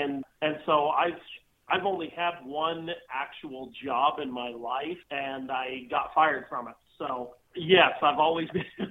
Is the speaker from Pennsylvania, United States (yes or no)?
no; Utah, United States; also born or lived in Idaho; Well, I actually was born here in Utah. I grew up right on the Idaho-Utah border on a ranch. We had 1,500 acres and 330 head of cows.